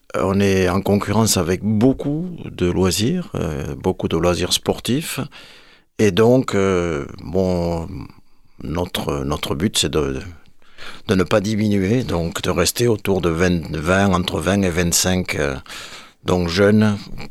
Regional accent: Occitanie, France; pour l'instant je jouais à la pétanque en tant que bon occitan

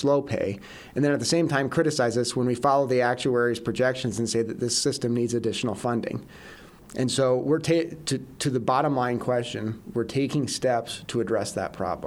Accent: Hawarden, Iowa, United States; I grew up in Haywarden, which is in the far northwest corner of the state

